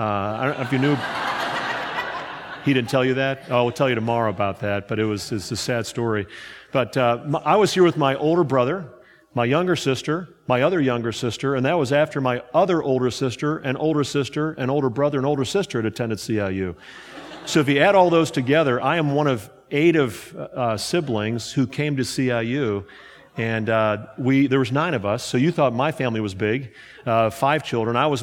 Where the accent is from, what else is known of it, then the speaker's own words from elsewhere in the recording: Cleveland, Ohio, United States; I'm from Cleveland area, as Rick said.